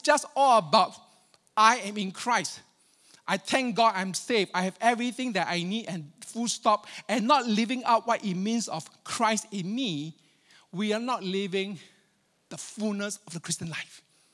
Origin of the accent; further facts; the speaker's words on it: Australia; So even as Australian, you know, we can disagree about stuff.